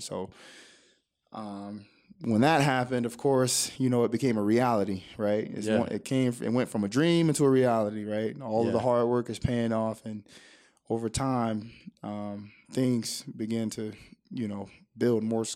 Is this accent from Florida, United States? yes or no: yes; Miami, Florida, United States; growing up in Miami, things weren't always, a picnic, mm-hmm. for lack of a better word, right. I should say. But we lived in, you know, an impoverished area